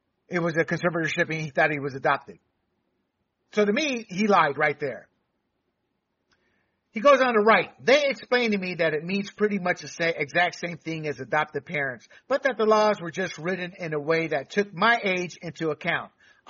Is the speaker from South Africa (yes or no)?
no; Panama; But we were born and raised in Panama.